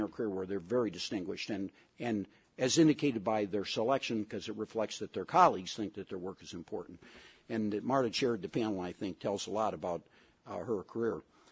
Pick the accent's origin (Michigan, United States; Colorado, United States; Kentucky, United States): Michigan, United States; even though I have to say I'm from Michigan. My entire family went to the University of Michigan